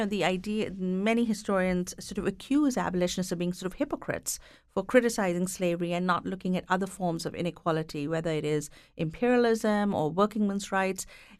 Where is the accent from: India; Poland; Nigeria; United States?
India; as an Indian woman writing about American abolitionists